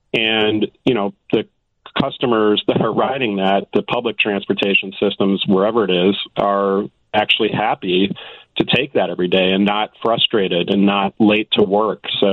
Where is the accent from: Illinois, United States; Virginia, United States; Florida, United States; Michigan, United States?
Illinois, United States; Chicago; it has just become very embarrassing as a Chicagoan to be on that train